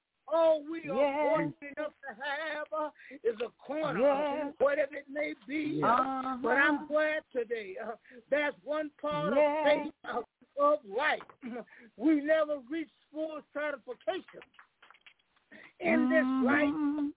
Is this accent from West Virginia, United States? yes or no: no; Tennessee, United States; I'm from the South. In Tennessee, and I can remember as a boy going through, driving through the South, and looking at those big old mansions.